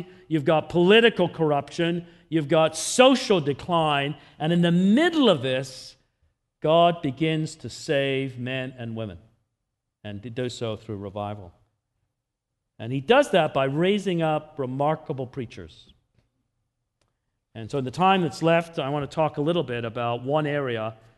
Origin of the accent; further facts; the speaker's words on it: England, United Kingdom; born there; I was born in England.